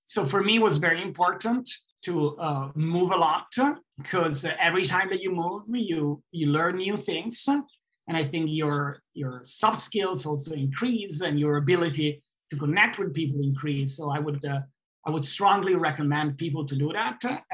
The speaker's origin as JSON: {"language": "English", "country": "Italy", "also_born_or_lived": "Switzerland", "second_language": "English", "said": "I'm European, I'm from Italy. So I have to say that working and living in Switzerland for me was very good"}